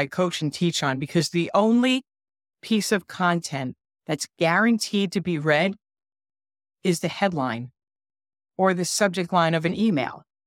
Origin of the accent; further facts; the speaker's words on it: Brooklyn, New York, United States; I always say I'm from Brooklyn.